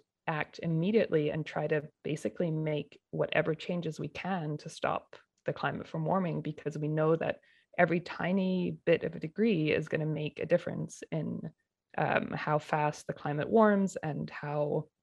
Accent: Pacific Northwest, United States; but my family is from Washington and BC. So kind of at heart, I'm from the Pacific Northwest.

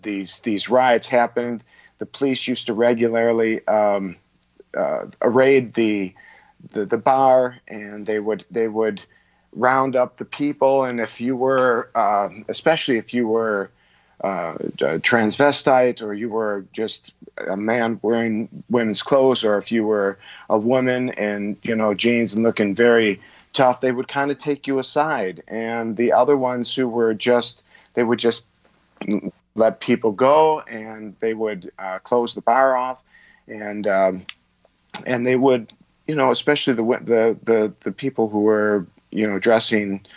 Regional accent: Detroit, Michigan, United States; I was living in, I was in Detroit. I'm from Detroit.

